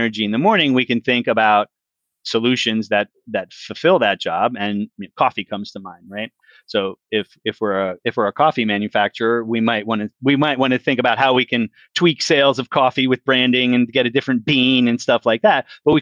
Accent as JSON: {"language": "English", "country": "United States", "said": "And I realized I outed myself as an American with that example."}